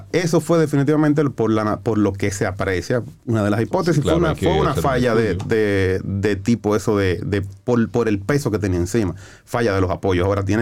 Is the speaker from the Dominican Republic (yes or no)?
yes; Dominican Republic; como dominicanos nosotros tenemos una característica que somos muy solidarios.